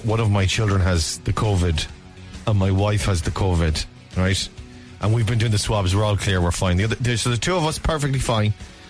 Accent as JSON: {"language": "English", "region": "Connacht", "country": "Ireland", "tie": "born or raised there", "said": "Because we were raised in Connacht."}